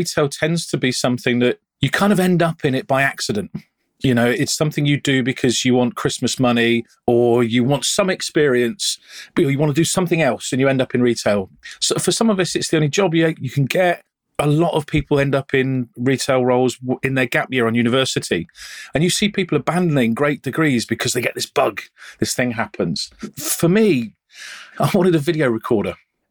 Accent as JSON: {"language": "English", "town": "Oxford", "region": "South East England", "country": "United Kingdom", "said": "I come in from Oxford"}